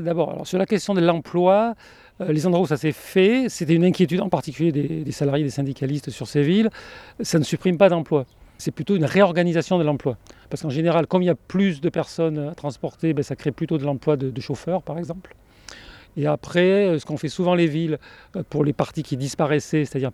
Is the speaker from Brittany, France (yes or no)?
no; Rouen, Normandy, France; Moi, c'est mon cas, je suis de Rouen